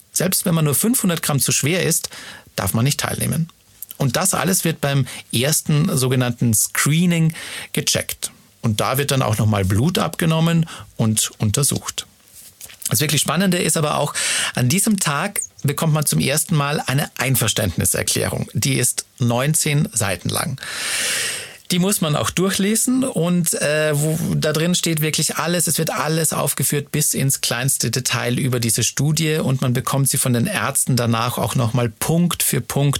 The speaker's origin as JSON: {"language": "German", "town": "Munich", "region": "Bavaria", "country": "Germany", "tie": "born or raised there", "said": "Ich habe vor einigen Wochen einen persönlichen Brief von meiner Heimatstadt München bekommen."}